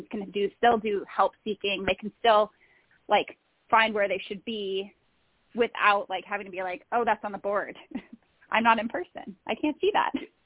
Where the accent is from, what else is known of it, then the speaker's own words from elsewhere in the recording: New Jersey, United States; I'm from Jersey, so I named it Amtrak.